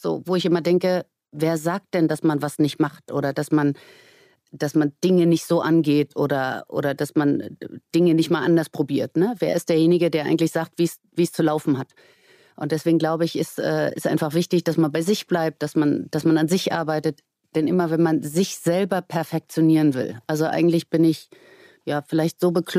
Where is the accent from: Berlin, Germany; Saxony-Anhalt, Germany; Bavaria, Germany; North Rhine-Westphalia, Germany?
Berlin, Germany; moved away as an adult; Ich bin gebürtige Berlinerin. Ich bin bis zu meinem, ich glaube, 27. Lebensjahr habe ich in dieser Stadt gelebt.